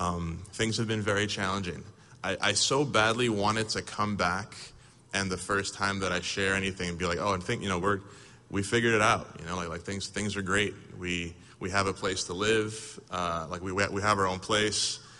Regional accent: Baltimore, Maryland, United States; first of all, I'm from Baltimore, so you're not about to jump me.

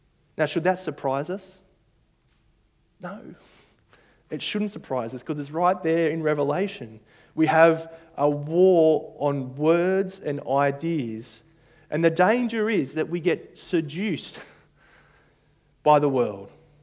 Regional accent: New South Wales, Australia; I grew up outside of Sydney

